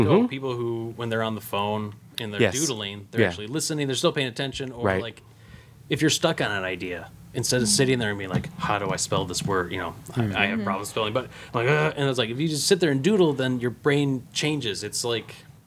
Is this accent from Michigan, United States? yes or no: yes; Michigan, United States; I come from Michigan, mm-hmm.